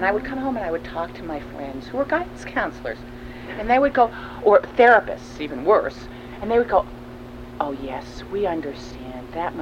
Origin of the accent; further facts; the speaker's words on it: New York, United States; And I come from an activist kind of background. I grew up Jewish in New York